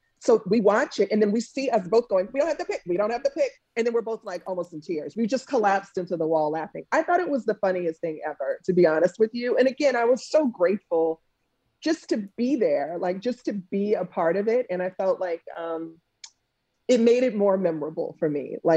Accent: New Orleans, Louisiana, United States; little girls, including in my hometown in New Orleans, who are watching this and might see themselves in me

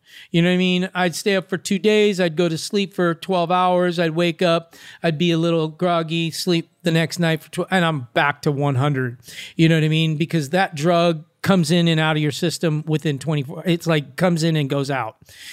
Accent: Venice Beach, California, United States; I'm from Venice Beach and snitches get stitches.

